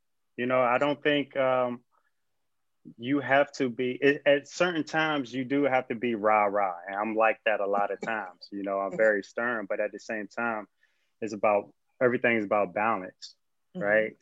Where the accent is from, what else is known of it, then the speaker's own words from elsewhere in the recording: Hampton, Virginia, United States; Okay. Well, I'm originally from Hampton, Virginia.